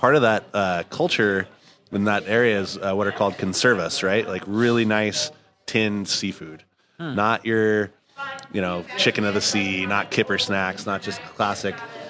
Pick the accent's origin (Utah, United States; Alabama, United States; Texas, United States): Utah, United States; I grew up not eating seafood. I'm from Utah. That was not my thing growing up.